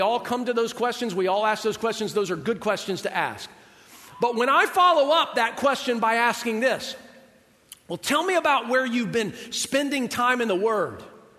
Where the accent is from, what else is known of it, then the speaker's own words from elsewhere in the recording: Southern United States, United States; I'm from the South, right? Black duct tape on the side of this thing, right?